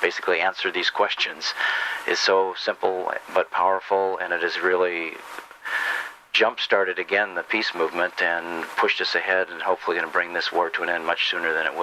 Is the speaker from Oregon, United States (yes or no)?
yes; Cottage Grove, Oregon, United States; Of course, I'm from Cottage Grove